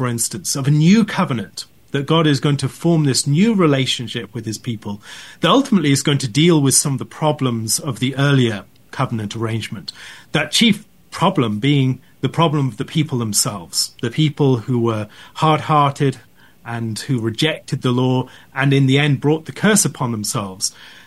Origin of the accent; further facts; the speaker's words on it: West Midlands, United Kingdom; I divide our time between Stoke-on-Trent in the West Midlands of the UK and Manhattan. So my wife is from New York, and I'm from the West Midlands.